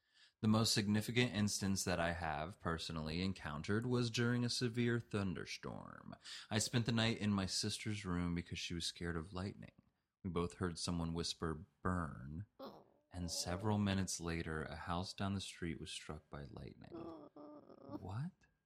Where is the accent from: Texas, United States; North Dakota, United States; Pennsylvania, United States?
Texas, United States; I'm from Texas.